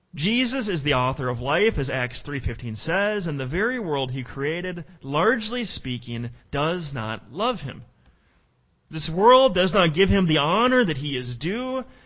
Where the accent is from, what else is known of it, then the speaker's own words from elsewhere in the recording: Mound, Minnesota, United States; His studio was actually in Chanhassen, which was not too far from Mound, where I grew up.